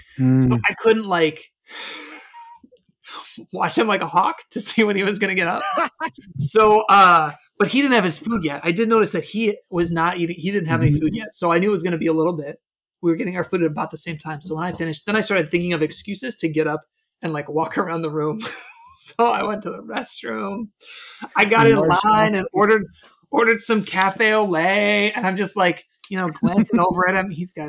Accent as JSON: {"language": "English", "town": "Los Angeles", "region": "California", "country": "United States", "said": "So here's the thing. I'm from Los Angeles. I know some celebrity etiquette."}